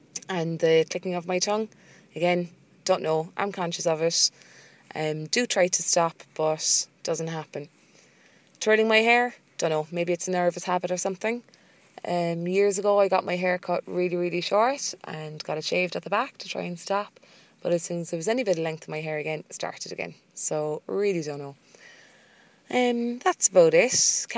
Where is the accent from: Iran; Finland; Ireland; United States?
Ireland; Cork, Munster; from Cork on Audioboo.